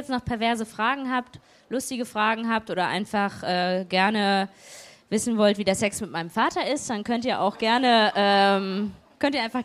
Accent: North Rhine-Westphalia, Germany; ich komme aus dem Ruhrgebiet. Und da ergibt sich sowas einfach.

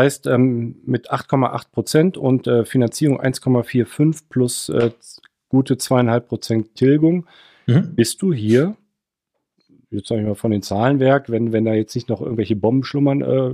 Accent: Cologne, North Rhine-Westphalia, Germany; Man sieht ich selbst als Kölner aus NRW

